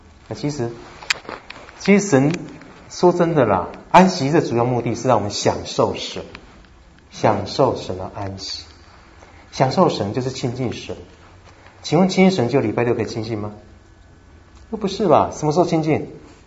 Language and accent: Chinese; China; 我们中国人会讲礼拜一第一天，礼拜二第二天，对不对？